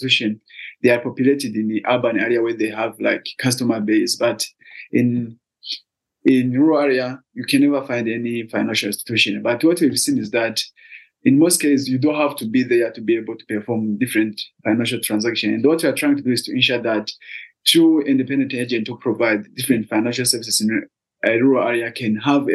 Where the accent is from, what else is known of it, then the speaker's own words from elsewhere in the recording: Shombo, Burundi; English is a second language; and I'm from Shombo, which is one of the rural areas, and it's not that populated, and we have less access to financial services.